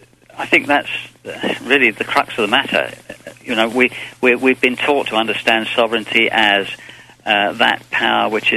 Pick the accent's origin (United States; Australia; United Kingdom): United Kingdom; England; Now, I'm an outsider. You can tell by my accent. I'm an Englishman